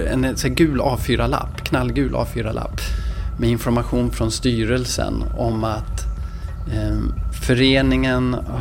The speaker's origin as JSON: {"language": "Swedish", "region": "Dalarna County", "country": "Sweden", "lives_now": "Malmö, Sweden", "said": "Jag är från Dalarna. Så det här är liksom den närmaste fjällen man kan komma i Malmö."}